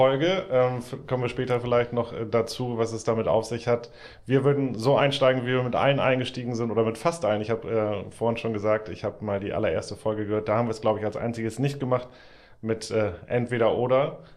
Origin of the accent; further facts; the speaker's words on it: North Sea coast, Germany; ich bin ja ein Kind der Nordsee.